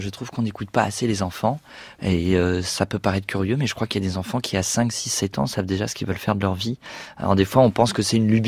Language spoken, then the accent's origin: French; Sartrouville, Île-de-France, France; je viens de la banlieue parisienne, et je n'avais pas eu un conservatoire municipal à côté de chez moi à Sartrouville